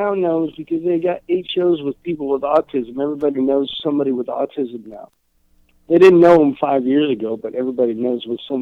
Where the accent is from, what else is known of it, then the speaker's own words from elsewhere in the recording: Ephrata, Washington, United States; I'm from Ephrata. We'll throw you down to Irrigation Canal. Like, that's how much pride I have in my county.